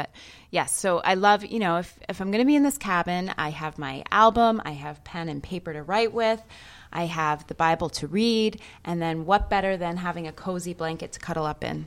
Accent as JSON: {"language": "English", "town": "Winchester", "region": "South East England", "country": "United Kingdom", "tie": "born there", "said": "I was born in Winchester, England."}